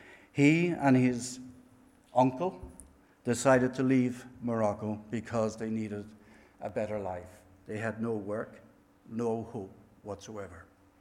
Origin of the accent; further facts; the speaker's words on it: Cork, Munster, Ireland; now in Bilbao, Spain; Well, listen, we work in Spain. I'm from Cork, so we'll see how that goes.